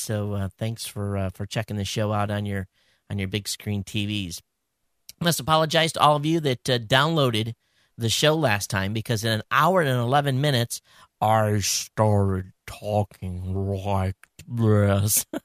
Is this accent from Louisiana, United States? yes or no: no; Coldwater, Michigan, United States; those of you that are within striking distance of Coldwater, Michigan, going to be going back to my hometown after my visit to Ford.